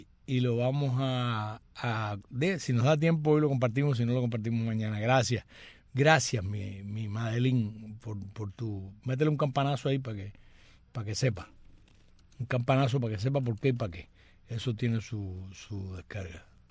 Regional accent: Cuba; soy una cubana para el bien y no para el mal

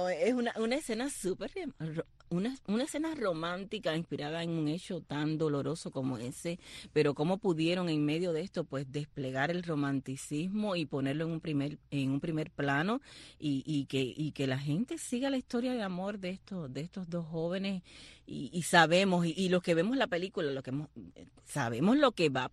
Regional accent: Cuba; si somos los cubanos, nos reímos de nuestras propias desgracias

